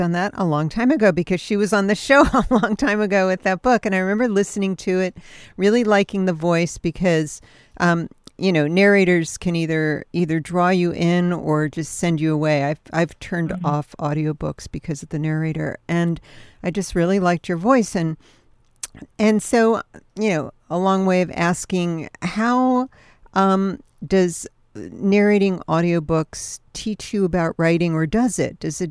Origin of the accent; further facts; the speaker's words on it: Altoona, Pennsylvania, United States; Yeah, I'm from Altoona.